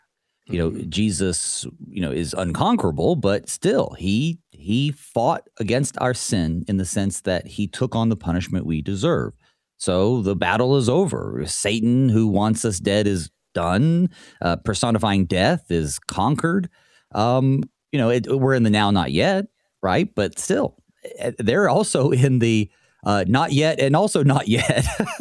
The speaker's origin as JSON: {"language": "English", "country": "United States", "said": "Maybe that's because I'm an American, but I don't know."}